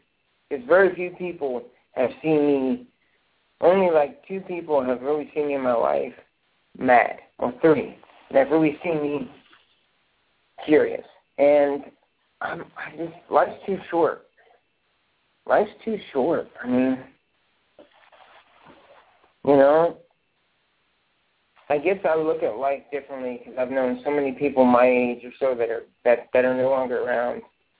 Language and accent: English; Indiana, United States; because I'm from Indiana, so I relate a lot to basketball.